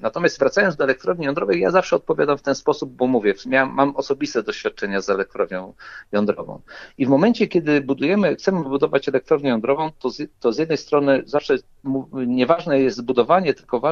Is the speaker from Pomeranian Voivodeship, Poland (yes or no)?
yes; Pomeranian Voivodeship, Poland; jestem z Trójmiasta